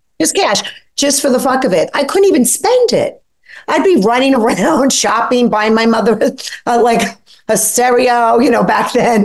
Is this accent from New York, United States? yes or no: yes; Brooklyn, New York, United States; And I grew up poor in Brooklyn with a single mom.